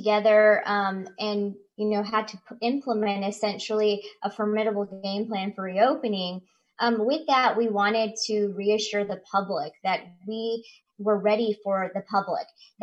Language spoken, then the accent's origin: English; Chillicothe, Missouri, United States; I'm originally from Chillicothe, Missouri, so I thought I was going to go home, practice primary care with a focus on women's health